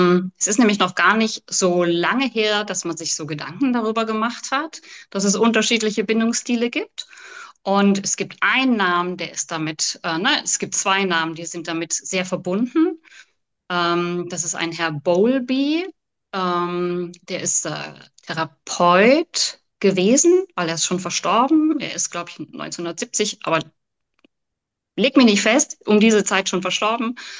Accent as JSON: {"language": "German", "region": "Rhineland-Palatinate", "country": "Germany", "said": "Ich komme aus der Pfalz und habe da eine Praxis"}